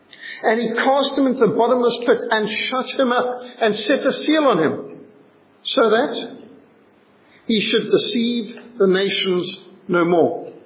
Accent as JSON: {"language": "English", "town": "Cape Town", "region": "Western Cape", "country": "South Africa", "tie": "born there", "said": "My mum was pregnant with me, and so I was born in Cape Town, the only one of my family that was, because my sister had been born in Salisbury"}